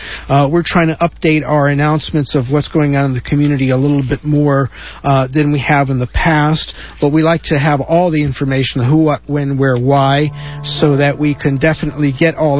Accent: Scranton, Pennsylvania, United States; I'm from Scranton, Pennsylvania, which is like the epicenter of the of the universe of politics right now.

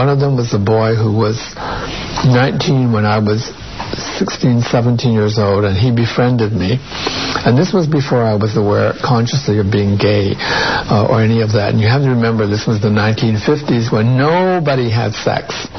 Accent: Canada; that's fair, I am Canadian

